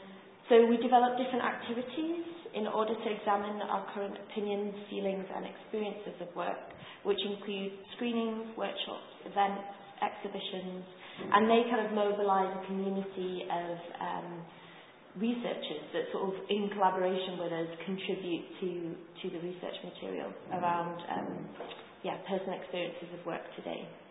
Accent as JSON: {"language": "English", "town": "Halifax", "region": "Yorkshire and the Humber", "country": "United Kingdom", "tie": "born or raised there", "lives_now": "Stockholm, Sweden", "said": "Now I currently live in Stockholm, but I think it's important to say I'm also from Halifax"}